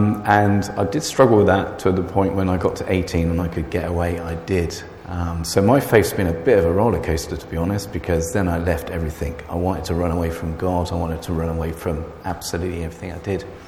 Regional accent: South West England, United Kingdom; I'm born and bred in Wiltshire from a farming family, quite a big family. And I was born and bred into a Baptist chapel.

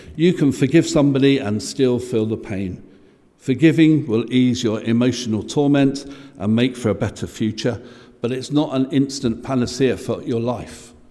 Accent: Chiswick, London, United Kingdom; so I grew up in Chiswick, maybe 3 miles away was Ealing.

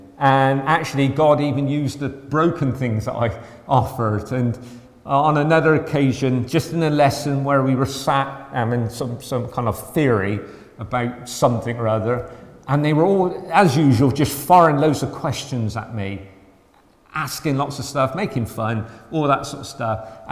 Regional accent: Knowle, South West England, United Kingdom; They knew I came from Knowle, had a bit of a reputation, that, you know, you don't mess with anybody from Null kind of thing.

